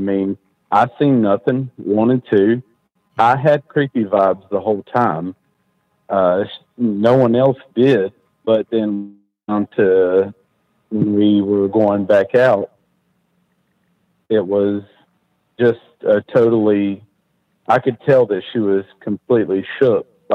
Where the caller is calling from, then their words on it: Marion, North Carolina, United States; I'm calling from Marion, North Carolina.